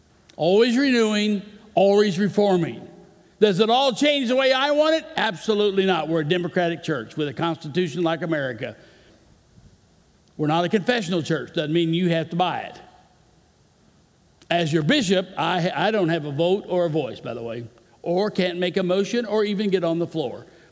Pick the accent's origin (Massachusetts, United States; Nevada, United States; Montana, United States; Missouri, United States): Missouri, United States; Kansas City; I was from Kansas City. My mother said, there's nothing good in St. Louis. Why would you want to do that? Lifetime Kansas Cityan, right?